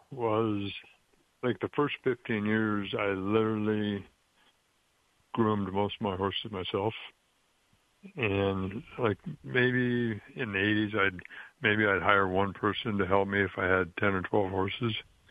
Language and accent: English; Washington, United States; because he knew I was from Washington